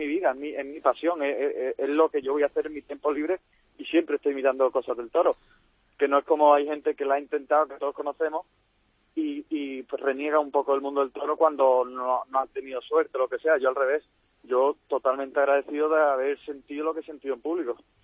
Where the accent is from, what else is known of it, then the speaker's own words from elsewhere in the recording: Seville, Andalusia, Spain; yo soy de Sevilla